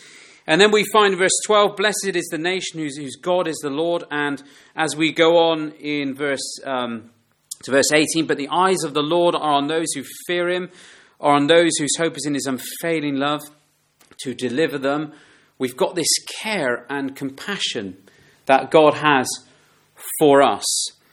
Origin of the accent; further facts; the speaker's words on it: United Kingdom; And whilst we're British and we bring that culture with us